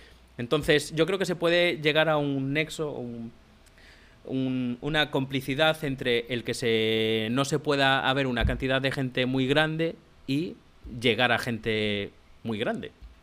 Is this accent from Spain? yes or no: yes; Vilalonga, Galicia, Spain; yo que soy procedente de Vilalonga, en San Senso